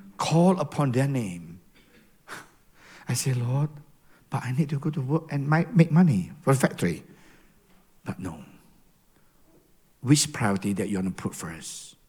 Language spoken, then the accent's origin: English; Indonesia; In Indonesia, I know that Abba, Brother Abba and Leo and Lily and all, we are from Indonesia.